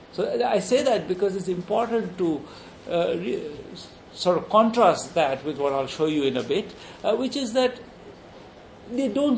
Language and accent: English; West Bengal, India; Also, in the state where I grew up in West Bengal